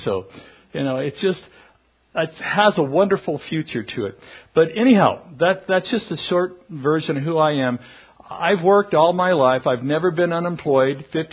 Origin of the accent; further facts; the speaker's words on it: California, United States; I grew up in the Bay Area, never knew what Stockton was all about.